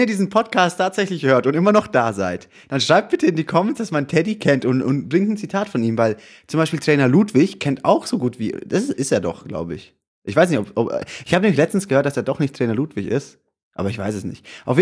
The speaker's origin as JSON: {"language": "German", "town": "Pforzheim", "region": "Baden-Württemberg", "country": "Germany", "tie": "born there", "said": "Ich komme gebürtig aus Pforzheim."}